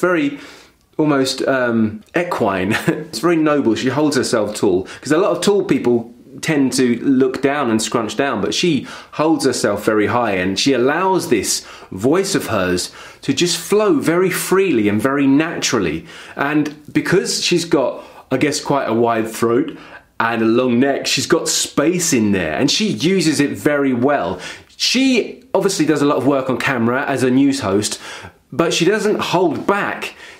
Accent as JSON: {"language": "English", "region": "England", "country": "United Kingdom", "lives_now": "Finland", "said": "I don't live in America, I don't watch American TV or news. I actually live in Finland, but I'm from England and I've got Irish family"}